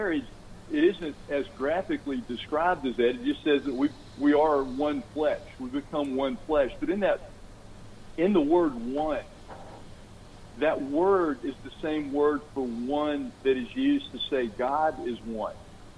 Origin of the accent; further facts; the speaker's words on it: Alabama, United States; And I'm from Alabama, so, you know, grits are big down there.